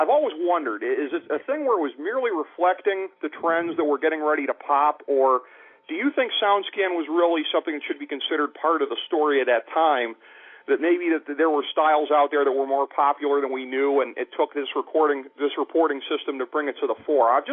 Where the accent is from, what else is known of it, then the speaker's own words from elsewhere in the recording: Ohio, United States; The Midwest, Ohio, actually.